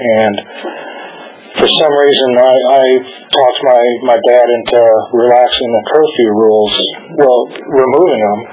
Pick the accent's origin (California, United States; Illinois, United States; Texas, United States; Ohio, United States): Illinois, United States; Chicago; I grew up in Chicago.